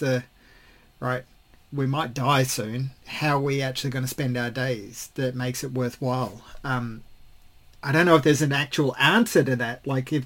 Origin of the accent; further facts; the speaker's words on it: The Gap, Queensland, Australia; now in Perth, Australia; I grew up in Queensland myself in the Gap, so not like rural stuff, but you know, this strange suburb, which is, yeah, just the place that's between two hills